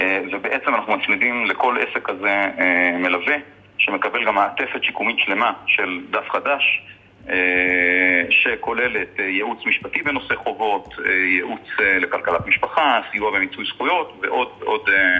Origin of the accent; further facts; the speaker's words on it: Jerusalem, Jerusalem District, Israel; בתור ירושלמי שביקר בקריית שמונה לפני כמה ימים